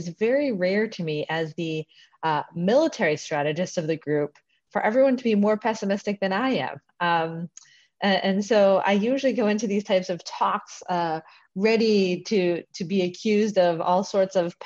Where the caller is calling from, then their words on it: Sydney, New South Wales, Australia; I am calling in from Sydney, Australia, where I've been working remotely